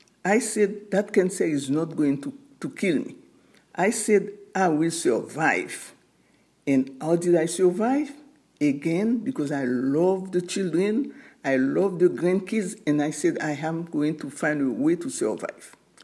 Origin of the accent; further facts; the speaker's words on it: Haiti; I learned those folk medicine when I was growing up in Haiti.